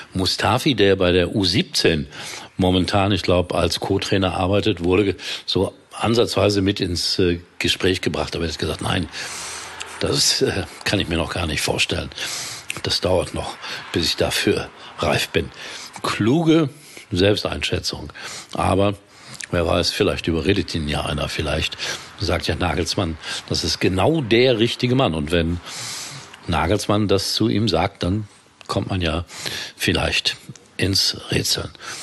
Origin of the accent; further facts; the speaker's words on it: Gelsenkirchen, North Rhine-Westphalia, Germany; was ich mir da über meine Heimatstadt angucken musste.